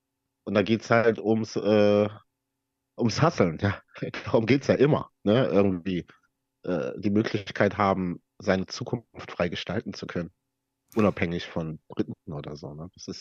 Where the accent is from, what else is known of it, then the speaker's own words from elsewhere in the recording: Weilimdorf, Baden-Württemberg, Germany; Ich komme ja aus Weilendorf und da ist ja das Schloss Solitude.